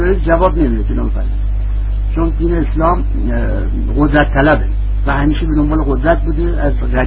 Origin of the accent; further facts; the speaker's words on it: Iran; من از ایران هستم.